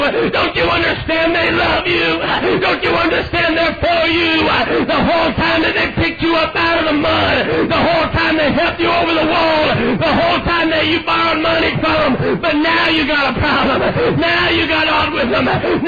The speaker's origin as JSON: {"language": "English", "region": "Idaho", "country": "United States", "said": "Now, wait a minute. I'm an evangelist. Now, wait a minute, I'm from Idaho."}